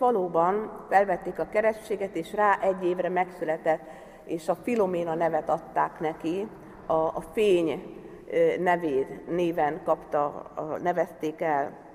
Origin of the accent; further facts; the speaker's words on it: Szeged, Csongrád-Csanád, Hungary; Szegedről származom, és 30 évvel ezelőtt tértem meg